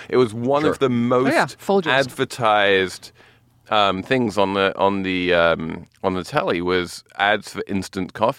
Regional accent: England, United Kingdom; Like, when I was growing up in England...

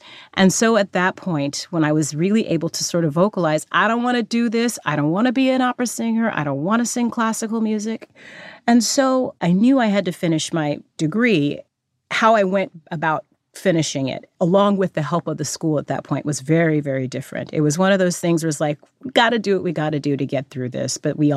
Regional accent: Fresno, California, United States; It was hard because I was this kid from Fresno, California, who had gotten accepted to Juilliard.

